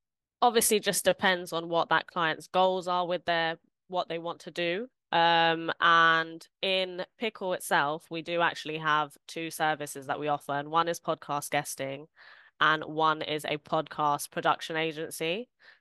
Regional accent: London, United Kingdom; I'm from the UK. I'm from London.

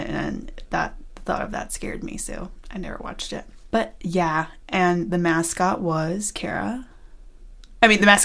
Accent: North Carolina, United States; and we are also from North Carolina, is what you might know that Michael Jordan is also from, and his father was murdered not that far from where we lived.

